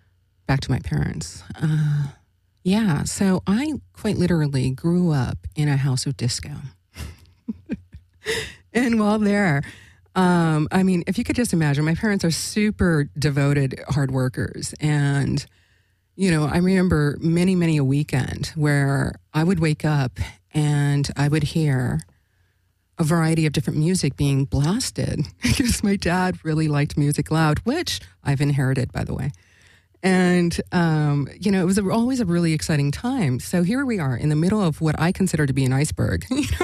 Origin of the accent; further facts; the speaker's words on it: Los Angeles, California, United States; born there; I was born in East LA back in the, I don't know, let's just say really groovy-licious years.